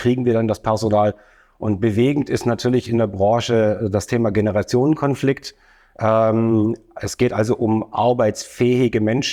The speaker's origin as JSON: {"language": "German", "town": "Stuttgart", "region": "Baden-Württemberg", "country": "Germany", "said": "ich bin Unternehmer, komme aus der wunderschönen Stadt Stuttgart."}